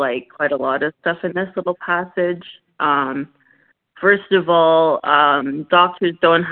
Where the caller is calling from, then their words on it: Ontario, Canada; I'm calling from Ontario, Canada.